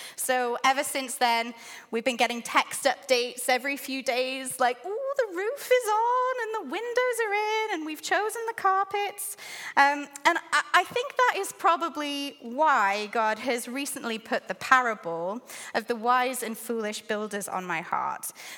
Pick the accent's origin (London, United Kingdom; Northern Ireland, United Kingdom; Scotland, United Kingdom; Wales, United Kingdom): Wales, United Kingdom; Cardiff; And if you're struggling to place my accent, I am from the UK. I'm from Cardiff in Wales.